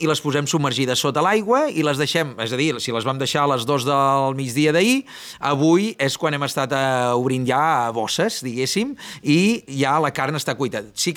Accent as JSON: {"language": "Catalan", "town": "Vilafant", "region": "Catalonia", "country": "Spain", "said": "em sento vilafantenc, encara que tinguem el restaurant a Pont de Molins, però som de les Forques, som de Vilafant, i això m'agrada"}